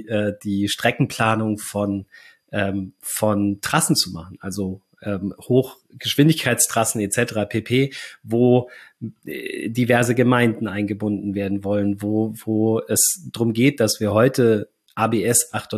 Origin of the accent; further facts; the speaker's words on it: Hesse, Germany; meine Großeltern waren Bauern, mein Vater war Engländer, und groß geworden sind wir in der Nähe von Frankfurt